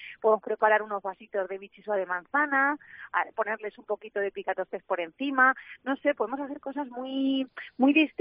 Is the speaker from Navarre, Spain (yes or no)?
no; Castilla-La Mancha, Spain; De Castilla-La Mancha por donde vaya, soy manchega, eso con mucho orgullo.